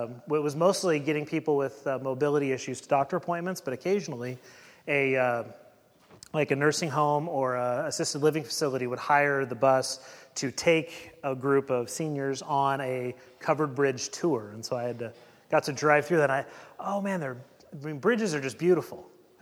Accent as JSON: {"language": "English", "town": "Eugene", "region": "Oregon", "country": "United States", "tie": "born or raised there", "said": "I mean, I grew up in Eugene, right on the where the McKenzie and Willamette River are both kind of run through that Eugene-Springfield area."}